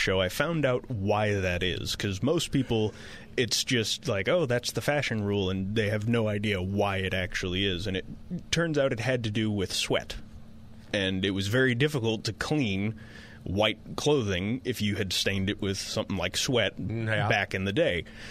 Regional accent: Eureka, California, United States; I'm from Eureka, and anyone who's, you know, from around that area remembers

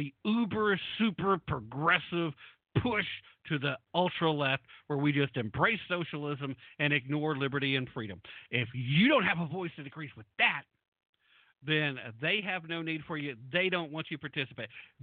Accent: Tennessee, United States; what's that mean to me? That means I'm going back to Tennessee.

